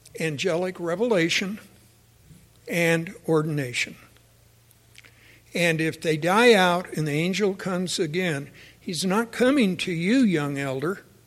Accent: Texas, United States; I'm from East Texas, and it is unlike anything you Utahns have ever seen.

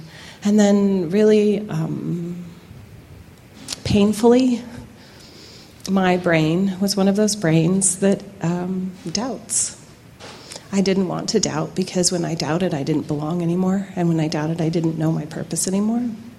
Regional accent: Castle Dale, Utah, United States; born there; I was born in Castledale, Utah, and I was born and raised Mormon.

